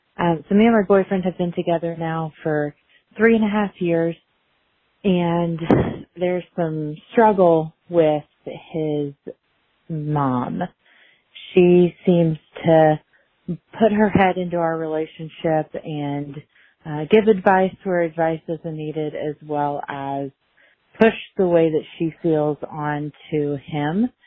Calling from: Texas, United States; I'm calling from Texas.

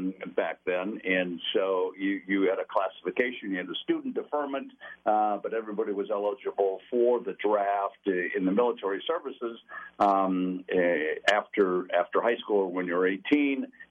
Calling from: Pittsburgh, Pennsylvania, United States; I'm calling from Pittsburgh.

